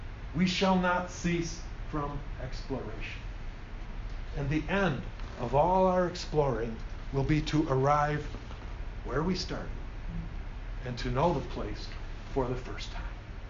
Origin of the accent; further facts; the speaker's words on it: Detroit, Michigan, United States; I grew up in the Detroit area, and we would often go down in the summertime on the Detroit River